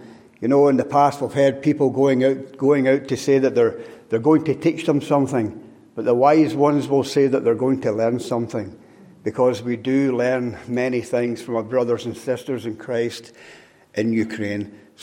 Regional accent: Scotland, United Kingdom; moved away as an adult; now in Larne, United Kingdom; I'm not a Larne man or a Northern Irish man. I was born just outside Glasgow. I was born and brought up into a Roman Catholic family over there

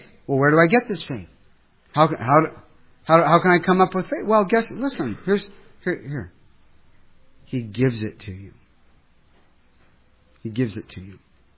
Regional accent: Ohio, United States; There was an elderly gentleman in my hometown who wanted me to come and to scrape the eaves of his house. It was a two-story house. You're up on a ladder. Scrape, hot, muggy, summertime in Ohio.

